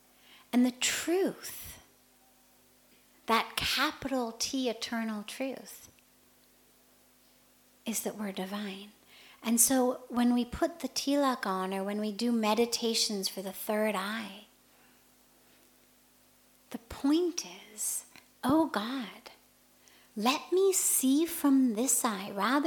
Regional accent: United States; I'm female. I'm white. I'm 45. I'm American.

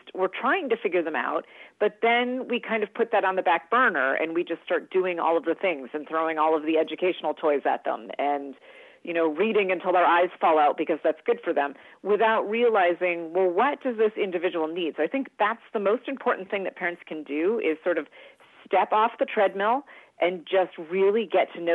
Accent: East Coast, United States; because I live in California, but I'm from the East Coast.

